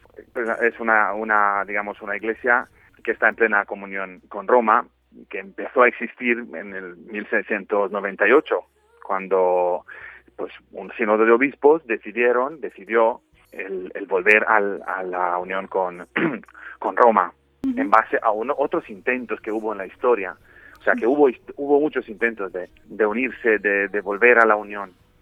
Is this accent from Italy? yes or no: no; Transylvania, Romania; now in Ciudad Real, Spain; Yo soy de Rumanía, de Transilvania, y había estado en el Seminario de Madrid formándome, y luego desde 2005 estoy en la diócesis de Ciudad Real